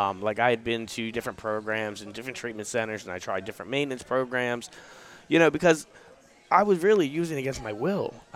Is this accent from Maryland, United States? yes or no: yes; Edgewood, Maryland, United States; I grew up in Edgewood.